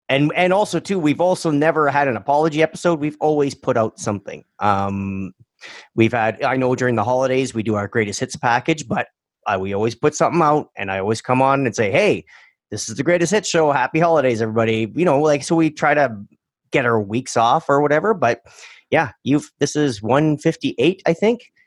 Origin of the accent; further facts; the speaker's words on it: Canada; obviously I'm Canadian.